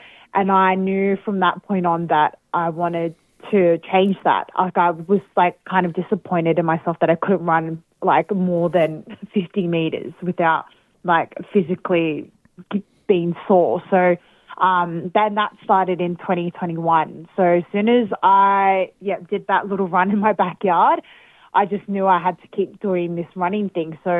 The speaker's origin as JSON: {"language": "English", "town": "Penrith", "region": "New South Wales", "country": "Australia", "tie": "born there", "said": "I was born out here in Penrith, Western Sydney, in Australia. I'm 25 years old"}